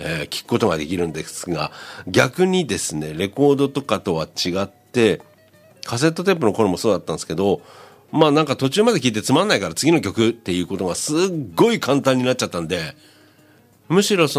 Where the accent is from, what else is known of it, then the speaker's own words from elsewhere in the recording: Yokosuka, Kanagawa, Japan; born there; 私は横須賀生まれでですね、 … さんは隣の中学校卒業でございまして、そのあたり同じスカッコとしてですね